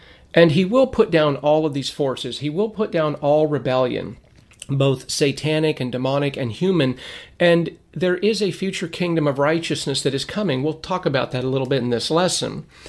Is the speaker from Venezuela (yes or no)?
no; Lancaster, California, United States; when I was a young boy growing up in Lancaster, California in the 70s